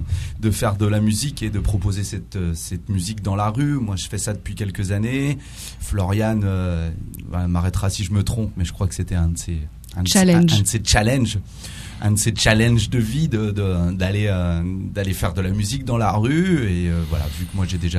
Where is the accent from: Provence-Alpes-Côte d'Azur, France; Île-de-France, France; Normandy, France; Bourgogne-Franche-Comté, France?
Bourgogne-Franche-Comté, France; Dijon; Moi je suis originaire de Dijon